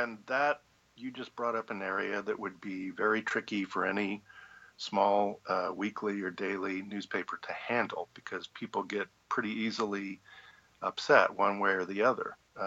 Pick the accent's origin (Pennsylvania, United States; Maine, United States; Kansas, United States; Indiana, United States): Kansas, United States; I grew up in Washington County, which is on the border with Nebraska, more or less north, a little northwest of Manhattan.